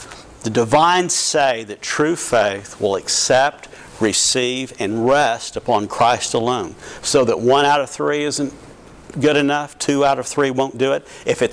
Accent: Texas, United States; accent: Texas; That's a Texas pronunciation.

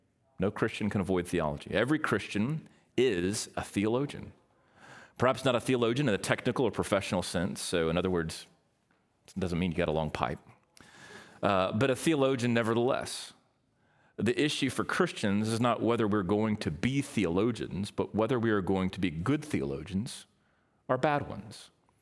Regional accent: Waco, Texas, United States; So I grew up in Waco.

